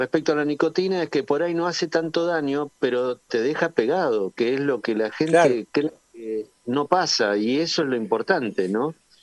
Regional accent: Argentina; te quiero contar estas tres vivencias que me duelen mucho como argentino.

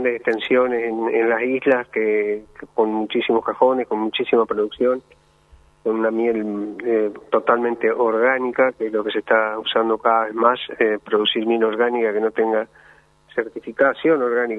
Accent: Argentina; tenemos que, como argentinos, tenemos que descubrir más

